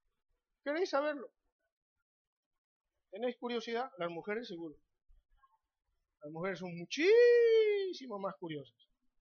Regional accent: Galicia, Spain; Como gallego mal pensado, con perdón de los presentes

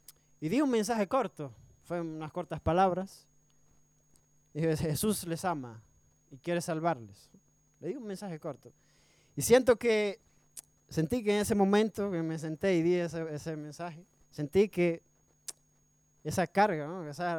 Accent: Dominican Republic; me pasó allá en mi país, allá en República Dominicana, cuando estaba estudiando.

